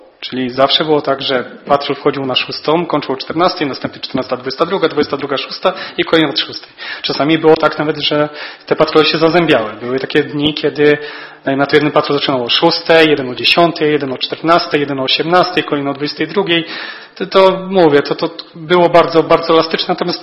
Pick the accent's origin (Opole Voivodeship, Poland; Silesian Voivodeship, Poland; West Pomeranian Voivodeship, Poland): West Pomeranian Voivodeship, Poland; Kołobrzeg; bo ja nie jestem stąd. Ja jestem z Kołobrzegu i przyjechałem tutaj w marcu 2021 roku do pracy